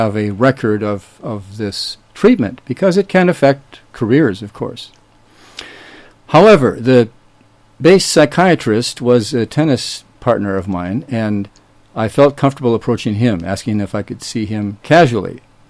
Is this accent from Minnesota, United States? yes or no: yes; Minnesota, United States; As I mentioned, I was born and raised in Minnesota and entered the Air Force Academy in 1965